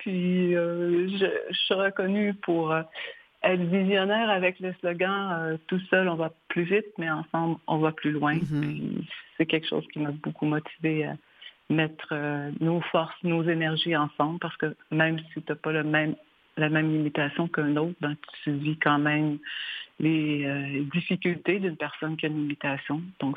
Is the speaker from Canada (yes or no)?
yes; Montreal, Quebec, Canada; now in Magog, Canada; Ce que j'adore le plus, c'est que je vis à la campagne maintenant. Je suis Montréalaise d'origine depuis 5 ans. Je suis à Magog.